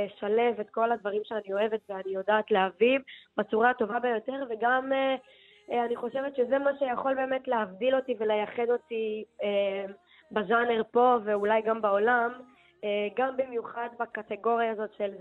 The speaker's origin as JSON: {"language": "Hebrew", "town": "Jaffa", "region": "Tel Aviv District", "country": "Israel", "lives_now": "Holon, Israel", "said": "אני בת 21, אני מיפו, במקור. כרגע האמת עברנו לחולון, לא מזמן אני וההורים. Okay. אז כרגע אני בחולון."}